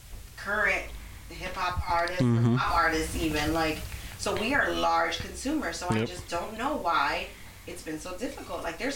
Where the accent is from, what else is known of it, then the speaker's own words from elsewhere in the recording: Chicago, Illinois, United States; So I grew up near Logan Square.